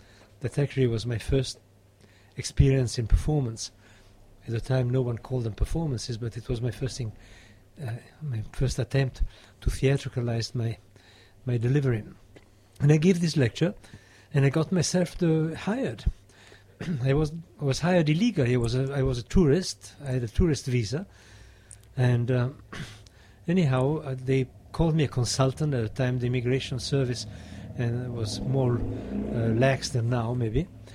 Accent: New York, United States; I had a couple of exhibitions in Italy as a New Yorker

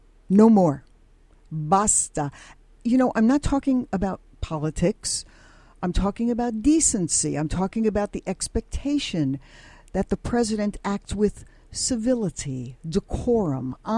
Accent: New York City, New York, United States; You know, I grew up in New York City, Bensonhurst. It was Italian and Jewish. We respected each other's stories. We traded our holiday foods. One neighborhood over where I went to high school, Bay Ridge, it was German, Irish, Norwegian, Syrian.

